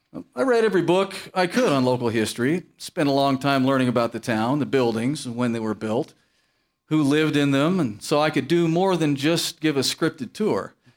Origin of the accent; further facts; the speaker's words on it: Virginia, United States; I'm from Virginia, so I knew nothing about Tennessee history